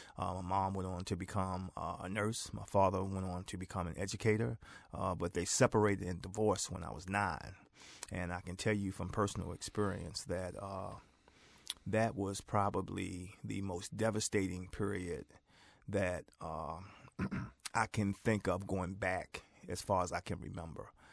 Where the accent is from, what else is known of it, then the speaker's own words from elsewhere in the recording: Baltimore, Maryland, United States; my mom and I moved from East Baltimore, where I knew everybody, my friends, family, to some degree, were all there. That's where I went to school.